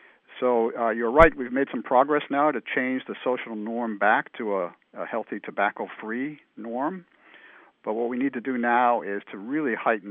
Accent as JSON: {"language": "English", "region": "Massachusetts", "country": "United States", "said": "So I am from Massachusetts, and so I often tell audiences that in 2006, people will remember that our state of Massachusetts was the first to pass health reform in our country."}